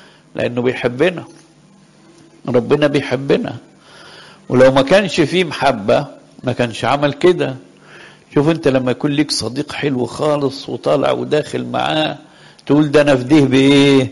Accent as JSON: {"language": "Arabic", "country": "Egypt", "said": "ما هو اسمه سلوى بس ليه اسم تاني عندنا في مصر"}